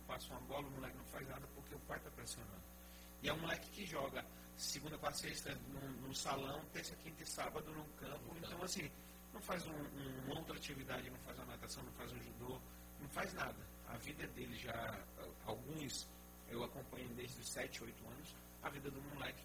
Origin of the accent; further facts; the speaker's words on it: Recife, Pernambuco, Brazil; eu vim lá de Recife